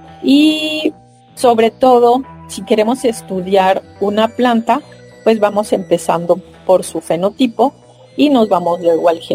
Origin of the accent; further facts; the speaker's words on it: Mexico; todas esas especies que tenemos en México y que nos dan también identidad, ¿no? Como mexicanos